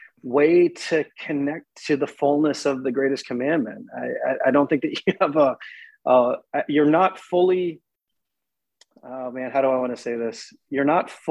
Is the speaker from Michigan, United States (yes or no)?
yes; Detroit, Michigan, United States; born there; now in Charlotte, United States; So so I was born in Detroit. And then, we've been in the Charlotte area now for 15 years.